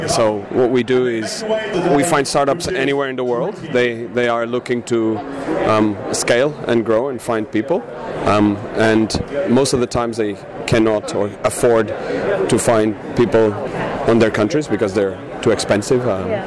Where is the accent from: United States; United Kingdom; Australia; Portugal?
Portugal; now in Philippines; I'm from Portugal originally.